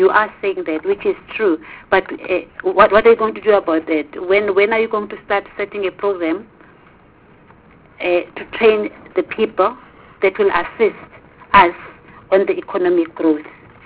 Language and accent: English; KwaZulu-Natal, South Africa; I come from KwaZulu-Natal.